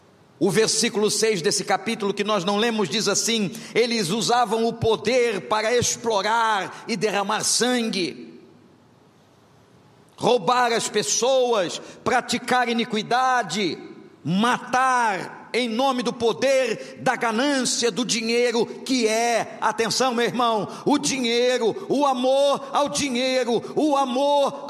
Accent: Brazil; tem uma prática como brasileiro, você vai entender, ao chegar ao quarto, buscar o cofre

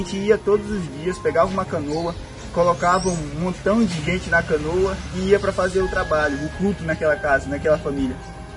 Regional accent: Coari, Amazonas, Brazil; também sou do interior do Amazonas, município de Quari, comunidade Jacaré.

